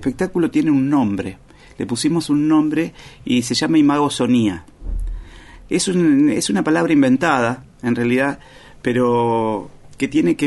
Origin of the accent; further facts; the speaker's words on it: Choele Choel, Río Negro, Argentina; Yo soy rionegrino, de una localidad que se llama Choelechuel, que está en el centro de Río Negro, en el valle medio del Río Negro